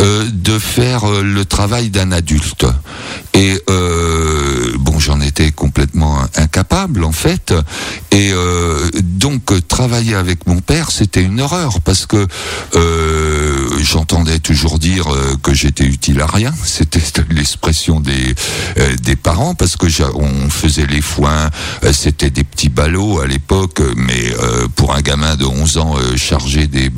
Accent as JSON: {"language": "French", "town": "Trinquelin", "country": "France", "tie": "born or raised there", "said": "je suis né en 1951 à Trinquelin, mon village. J'avais des parents qui étaient agriculteurs"}